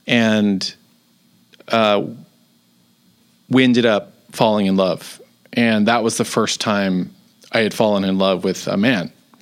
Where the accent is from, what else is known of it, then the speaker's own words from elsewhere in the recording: Dallas, Texas, United States; So I grew up in Dallas, Texas